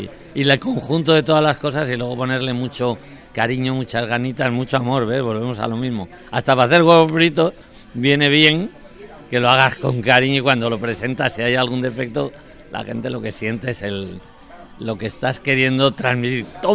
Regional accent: Andalusia, Spain; yo soy andaluz en el sentido que toda mi familia, mis padres, mis abuelos, todos son andaluces. Yo he vivido mucho en épocas infantiles en Andalucía, he pasado temporadas grandes y tenemos la casa en Cádiz desde hace ya 30 años

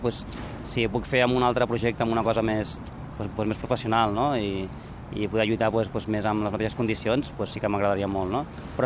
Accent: Barcelona, Catalonia, Spain; jo soc de Barcelona de tota la vida

